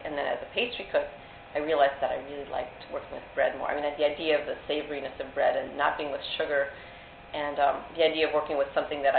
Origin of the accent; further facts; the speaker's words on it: Minneapolis, Minnesota, United States; Well, I grew up in Minneapolis and I spent my childhood there, and my dad actually worked for Pillsbury